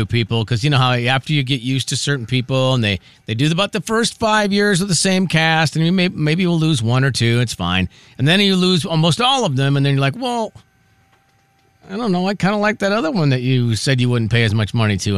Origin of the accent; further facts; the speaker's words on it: Minnesota, United States; Well, it's a little bit cold for me, too, and I grew up in Minnesota.